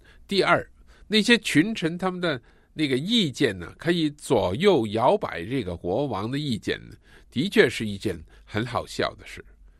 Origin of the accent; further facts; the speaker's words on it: southern China, China; 你是从中国来的一个人，我也是从中国来的人，而你是北方人，我是南方人